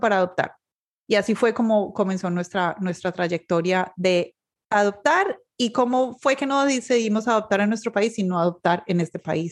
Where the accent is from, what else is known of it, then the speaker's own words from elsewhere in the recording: Colombia; now in Florida, United States; Nosotros somos colombianos, vivimos en el estado de la Florida, en los Estados Unidos.